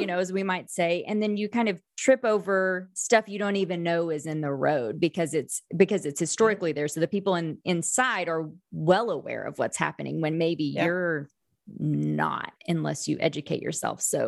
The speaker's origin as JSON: {"language": "English", "region": "Bible Belt", "country": "United States", "tie": "born or raised there", "said": "growing up in the Bible Belt, primarily in white evangelical spaces"}